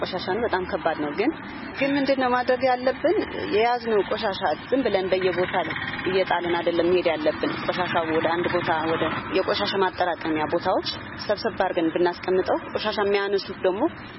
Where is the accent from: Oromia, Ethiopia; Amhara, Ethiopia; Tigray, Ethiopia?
Tigray, Ethiopia; Mekelle; ወልጄ ያደኩት መቀሌ ነው።